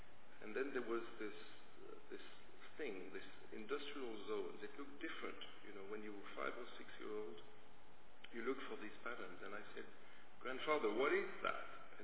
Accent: Mauritius; I grew up in Mauritius. And Mauritius is a very small island where not much happens

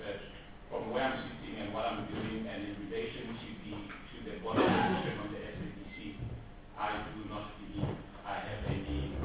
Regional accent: Limpopo, South Africa; now in Johannesburg, South Africa; Just in terms of background and who I am, I came from Limpopo, that's where I actually grew up, and then currently based in Johannesburg.

